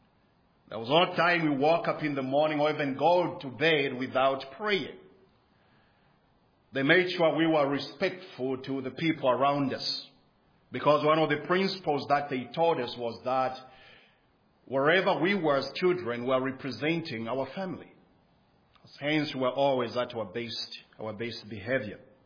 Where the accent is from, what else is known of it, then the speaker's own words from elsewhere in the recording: Zambia; I was born and bred in Zambia. I was born in a family of 12. I had 11 siblings.